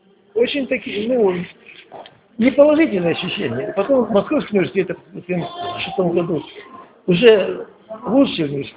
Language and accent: Russian; Belarus; и в Беларуси, я родом из Беларуси.